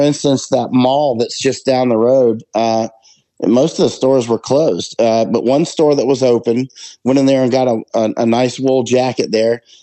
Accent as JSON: {"language": "English", "region": "Florida", "country": "United States", "said": "I'm a foreigner here. I've been saying it's pretty cold here. You know, I'm from Florida, you know"}